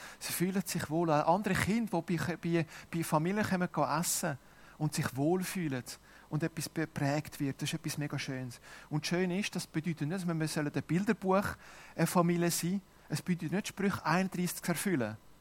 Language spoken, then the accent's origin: German; Brunnen, Schwyz, Switzerland; oder bei uns zu Hause in Brunnen